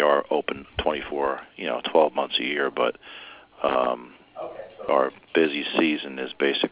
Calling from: Roselle Park, New Jersey, United States; Roselle Park, Union County.

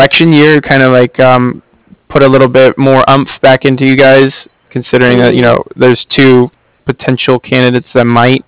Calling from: Cardiff, Wales, United Kingdom; I'm calling from Cardiff.

